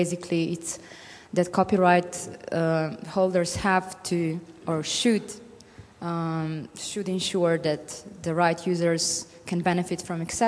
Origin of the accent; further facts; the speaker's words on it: Slovenia; English is a second language; I come from Slovenia